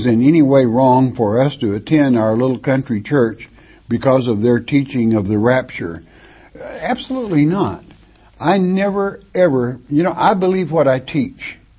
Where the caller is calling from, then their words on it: Florida, United States; from Florida.